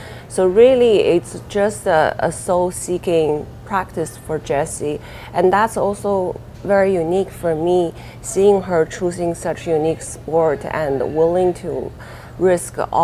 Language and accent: English; China; now in North America; And I saw that was really important coming from, we're both coming from China, an immigrant to North America.